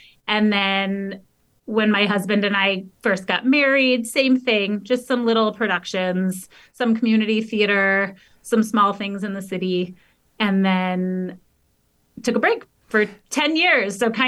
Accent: Michigan, United States; So growing up, I always loved doing theater. I grew up outside of Detroit.

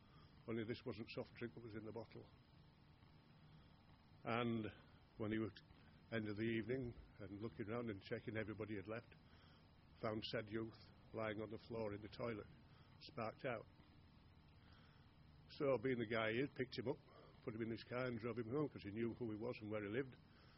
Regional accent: Yorkshire and the Humber, United Kingdom; And being Yorkshireman, not many like to pay subs, do we?

